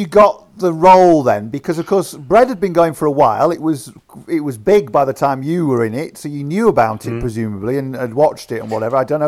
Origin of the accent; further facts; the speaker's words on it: Yorkshire and the Humber, United Kingdom; I grew up in Yorkshire.